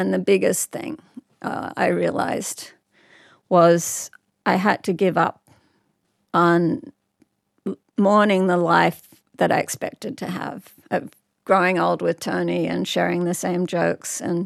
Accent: Sydney, New South Wales, Australia; I grew up in Burwood, which is not exactly the bush.

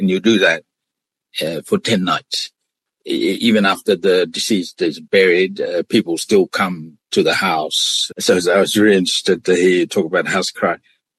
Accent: Niue; born there; We have something similar, Michael, in Niue. I was born in Niue.

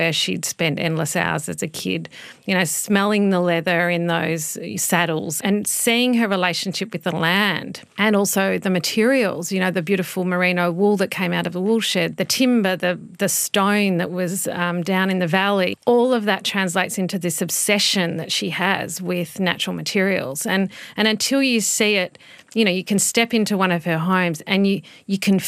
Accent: Stawell, Victoria, Australia; born there; I was born in Stawell, which is just near the Grampians. My parents were just on a small property there. My grandfather had land around the Grampians area.

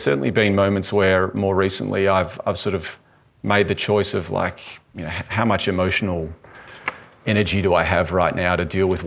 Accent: Australia; being Jewish is who I am, but also being an Australian is who I am

